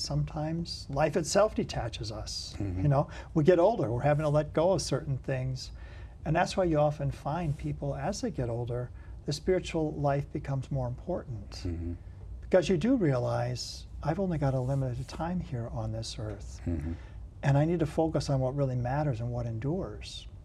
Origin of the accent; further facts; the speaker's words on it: Iowa, United States; now in Alabama, United States; I came from Iowa to Alabama, didn't know a soul here.